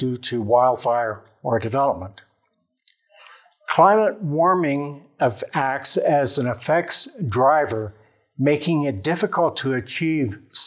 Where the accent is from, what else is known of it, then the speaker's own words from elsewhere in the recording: Ontario, Canada; but I'm also a Canadian. I'm a registered professional planner within the province of Ontario